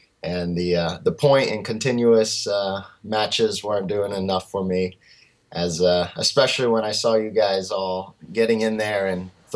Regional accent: Portland, Oregon, United States; born there; I was born in Portland, Oregon.

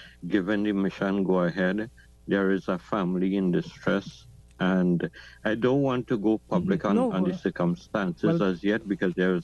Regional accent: Rio Claro, Mayaro–Rio Claro, Trinidad & Tobago; My hometown is in Rio Claro, and this is the place where I grew up. My family has a hunting background

